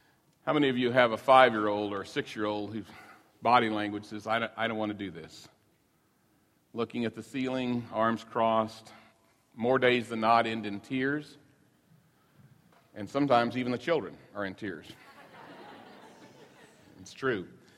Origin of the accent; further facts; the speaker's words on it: Kansas City, Missouri, United States; So we went to the University of Missouri. We're from Kansas City.